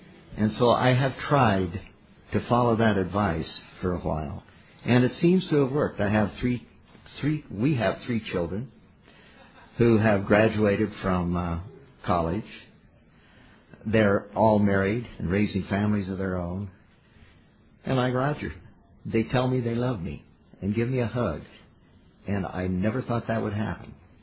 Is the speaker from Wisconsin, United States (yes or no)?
no; California, United States; I am an alcoholic from Southern Californi